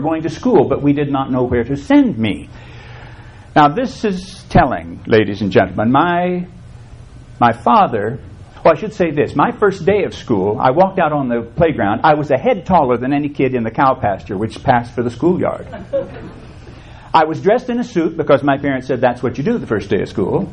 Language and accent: English; Dunlap, Kentucky, United States; I was raised in Pike County, Kentucky, as far east as you can go before you hit Virginia.